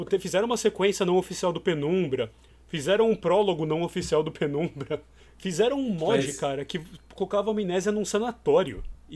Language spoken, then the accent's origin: Portuguese; Brazil; porque a gente é bem brasileiro.